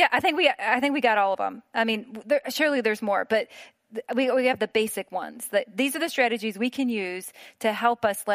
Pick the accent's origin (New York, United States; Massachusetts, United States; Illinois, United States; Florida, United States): Illinois, United States; Chicago; now in Philadelphia, United States; I'm from Chicago. I'm Midwestern. So I read scripture through that lens. And moving to Philadelphia opened my eyes to some other frameworks that East Coast people have that are different.